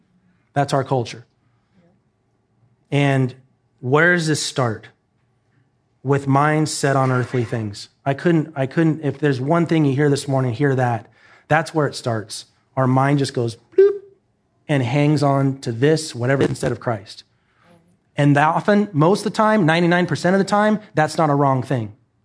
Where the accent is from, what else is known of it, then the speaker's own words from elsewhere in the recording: Oregon, United States; I love my state. I'm from Oregon, but I don't care about my flag at all up there.